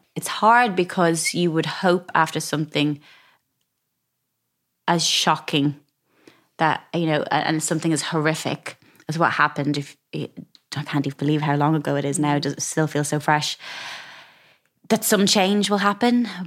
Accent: Ireland; But I think growing up in Ireland, living by the sea, I probably took it for granted at the time, but we always have beautiful fish.

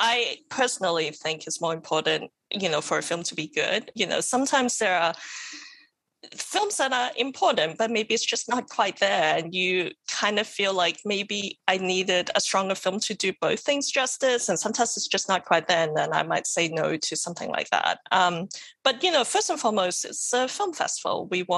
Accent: Australia; also born or lived in Hong Kong; I was born in Hong Kong, and then as a kid, I grew up in Australia. We moved there when in the early 90s or something. And I went to school there, did my uni there

